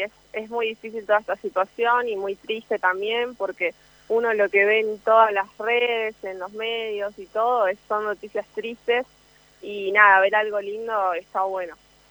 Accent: Banfield, Buenos Aires Province, Argentina; Nosotros somos de Banfield y mi abuelo vive en Temperley. Somos de Buenos Aires.

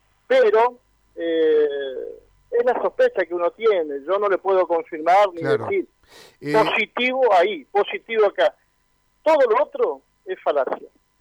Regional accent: Santa Fe, Argentina; No, en Santa Fe, Santa Fe. Yo tengo la sospecha de que me enfermé en Santa Fe, en mi pueblo transbordando.

